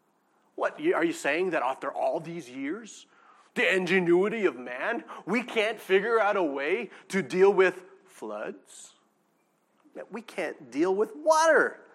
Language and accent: English; California, United States; I'm from California, baby. I know what I'm doing. When it comes to waves, I'm from California, baby.